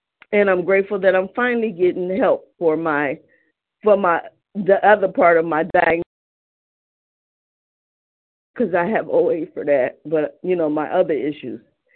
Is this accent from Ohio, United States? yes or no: yes; Cleveland, Ohio, United States; I'm from Cleveland, Ohio.